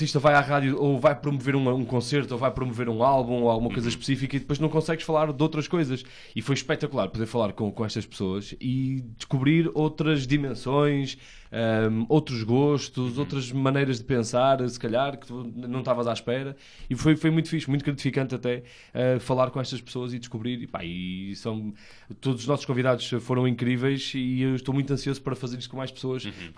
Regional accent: Vila Nova de Gaia, Norte, Portugal; e eu como sou de Gaia

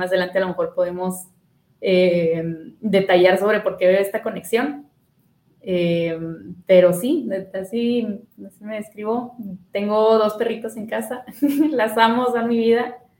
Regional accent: Monterrey, Nuevo León, Mexico; Soy de Monterrey, México, de acá del norte, de la ciudad del clima loco. Ahorita ya estamos como a 18 grados, algo así, y ayer estábamos a más de 30. Pero eso ya es nuestro día a día.

